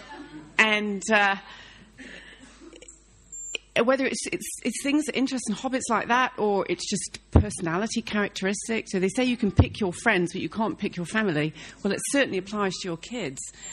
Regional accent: United Kingdom; Malcolm and I, we're British, you know. And we come from a background where you do your duty regardless of how you feel.

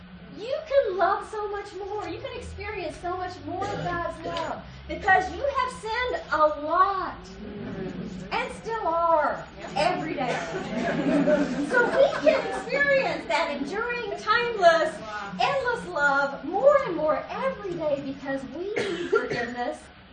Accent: England, United Kingdom; I'm just not an expressive, you know, I'm English after all, and I don't express myself.

